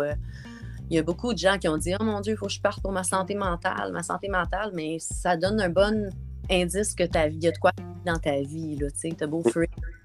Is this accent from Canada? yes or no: yes; Quebec, Canada; accent: Quebecois; on a été rabaissés pour notre accent québécois et on a voulu se le réapproprier.